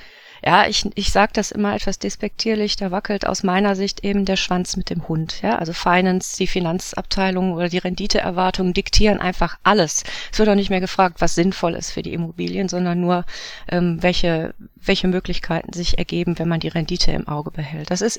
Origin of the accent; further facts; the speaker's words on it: Wuppertal, North Rhine-Westphalia, Germany; Also ich komme aus Wuppertal.